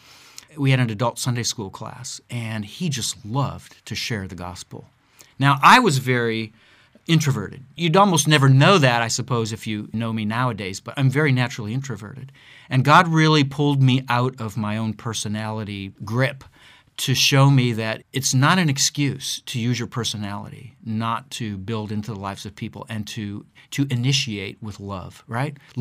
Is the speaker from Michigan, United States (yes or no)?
no; Akron, Ohio, United States; moved away as an adult; I was born and raised in Akron, Ohio, which, of course, you may know that as the city where LeBron is from.